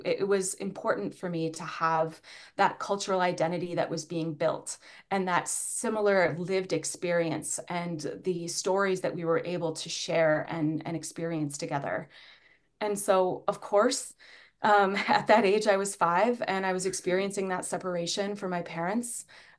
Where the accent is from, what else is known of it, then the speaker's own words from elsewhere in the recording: Presque Isle, Maine, United States; born there; Now, I was born in Presque Isle, Maine, so way up north. And my whole family was there.